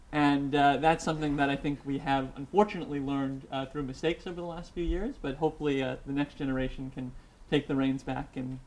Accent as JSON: {"language": "English", "country": "United States", "accent": "American", "said": "I literally would be stopped in the streets of London by people who would hear my American accent"}